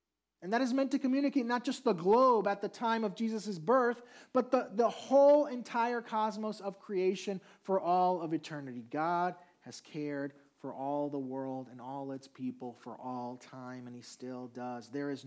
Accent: Puerto Rico; And I grew up in Puerto Rico, so the songs were in Spanish.

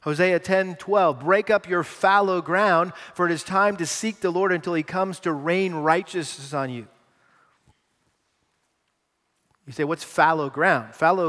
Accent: Massachusetts, United States; I grew up in Massachusetts and we had a huge garden.

